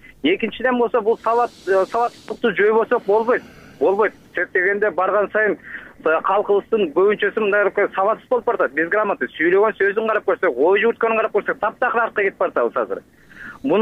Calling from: Bishkek, Kyrgyzstan; Мен Бишкектен болом … 20 жылдан бери мугалим болуп иштеймин

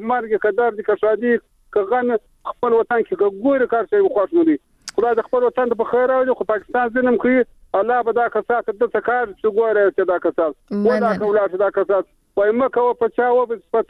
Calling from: Kandahar, Afghanistan; ملکندار ولایت

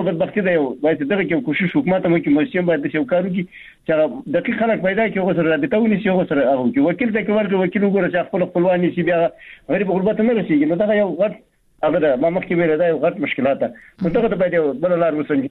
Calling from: Baghlan, Afghanistan; بغلان مې تماس نیولې

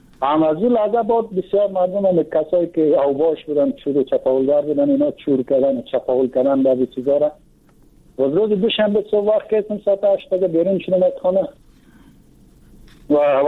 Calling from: Kabul, Afghanistan; از کابل هستم. دادر باشنده کابل.

